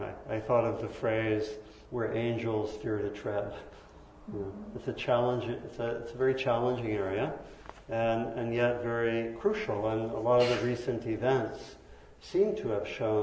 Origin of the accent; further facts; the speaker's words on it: Maryland, United States; I grew up in Maryland, near Washington, D.C., and the schools, the public school systems where I lived had been desegregated the year before I began public